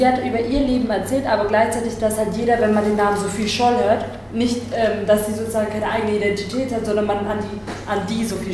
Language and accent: German; Germany; born there; ich bin ja jetzt Tamil, sollte ich jetzt sagen, wenn ich in Deutschland lebe, ich bin Deutsche, oder soll ich sagen, ich bin Tamil, obwohl ich hier geboren bin?